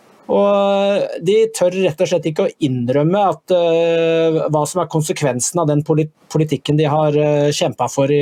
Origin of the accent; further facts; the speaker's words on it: Bodø, Nordland, Norway; hvis jeg skulle dra til min hjemby da, Bodø